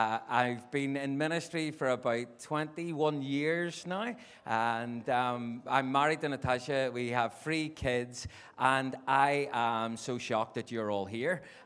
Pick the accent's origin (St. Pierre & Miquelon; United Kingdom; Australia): United Kingdom; Northern Ireland; I do have this problem, as I'm from Northern Ireland, that sometimes I talk very quickly and can be hard to make out.